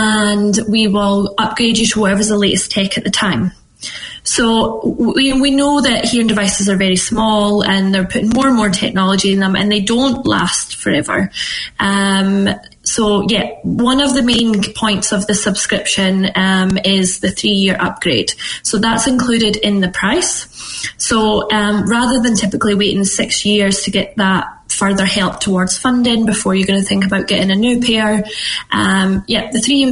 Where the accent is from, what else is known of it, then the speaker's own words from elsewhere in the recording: Scotland, United Kingdom; So I'm originally from Scotland, as you can probably maybe guess